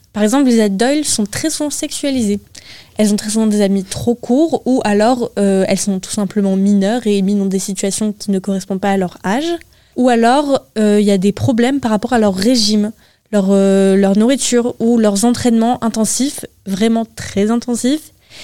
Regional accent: France; Ouais, mais du coup, nous, on est français

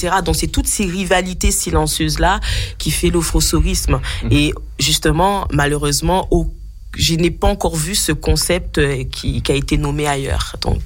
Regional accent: Guadeloupe, France; moved away; J'ai grandi en Guadeloupe. Ensuite, après, je suis venue ici en 2009.

